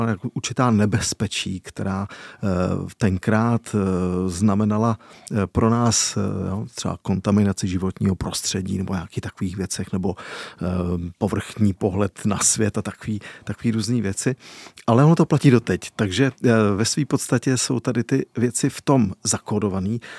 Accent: Beroun, Central Bohemian Region, Czechia; born there; jsem se právě díky různým vazbám s muzikantama v mém rodišti v Berouně setkal s pár texty

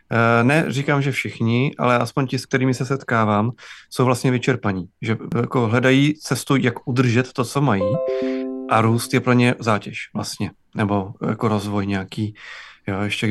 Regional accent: Moravia, Czechia; A já jsem z Moravy, tak vlastně to pro mě fakt bylo úplně jako zjištění, že to vlastně už tady je v České republice.

